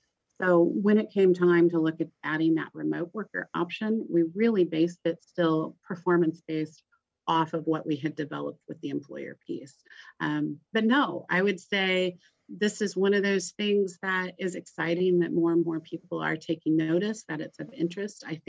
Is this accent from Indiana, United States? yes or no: yes; Indianapolis, Indiana, United States; I grew up as your next door neighbor. I grew up in Indianapolis.